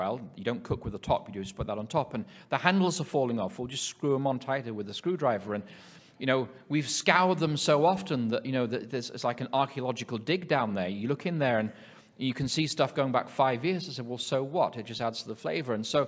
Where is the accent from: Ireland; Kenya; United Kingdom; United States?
United Kingdom; England; I come from England, and the government, the National Health Service, has been rolling out a track and trace app.